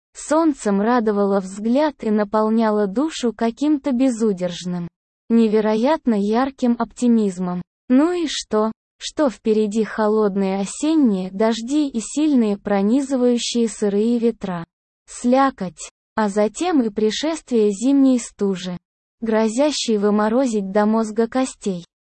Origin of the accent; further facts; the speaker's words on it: Germany; я вырос в ГДР, в ГСВГ. группе советских войск в Германии.